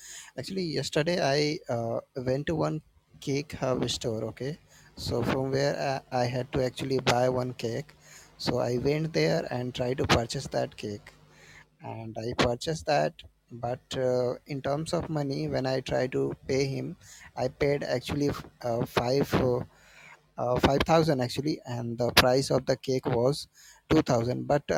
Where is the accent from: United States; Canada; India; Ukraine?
India; I'm from India.